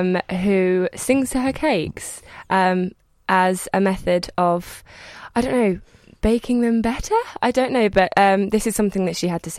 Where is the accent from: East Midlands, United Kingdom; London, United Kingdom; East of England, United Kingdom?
London, United Kingdom; Beckenham; one woman, Jane, who's on it, is from where I'm from